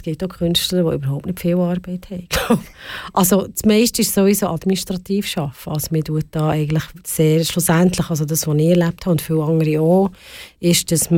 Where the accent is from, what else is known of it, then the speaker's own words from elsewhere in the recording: Switzerland; Weil ich als Schweizerin, auch in Europa, auf diesem Planet.